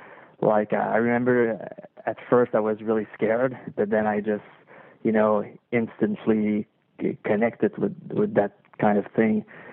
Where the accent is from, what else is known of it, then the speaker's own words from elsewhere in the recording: Montebello, California, United States; basically I grew up in Montebello, which is in the middle of nowhere.